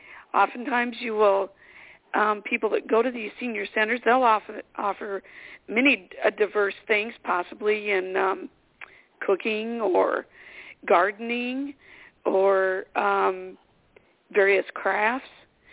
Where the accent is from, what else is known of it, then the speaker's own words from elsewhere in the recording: South Carolina, United States; from South Carolina, and I'm the president of our senior division here.